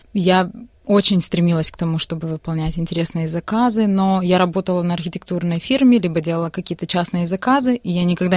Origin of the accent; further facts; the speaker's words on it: Odesa, Odesa Oblast, Ukraine; now in Australia; Да, я приехала из Одессы, но не совсем из Одессы.